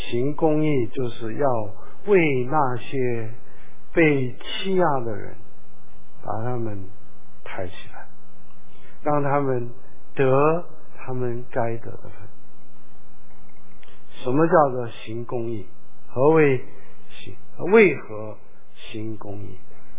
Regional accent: Shandong, China; 你是山东人，我是山东人，这些人都是山东人，咱们来认同一下。

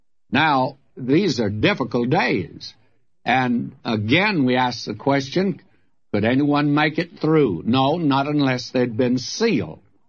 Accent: Nashville, Tennessee, United States; if there is any place that's my hometown, it's Nashville, Tennessee.

